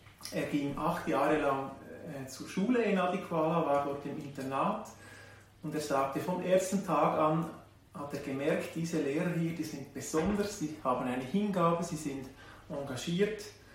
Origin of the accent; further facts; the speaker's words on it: Switzerland; Wir kommen als Schweizer, als Europäer nach Afrika.